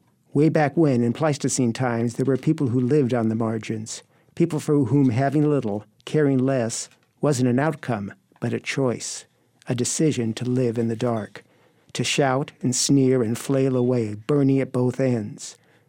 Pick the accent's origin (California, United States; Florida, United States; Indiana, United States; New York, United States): California, United States; Los Angeles; No, actually, I grew up in Los Angeles area. I went to college in Santa Cruz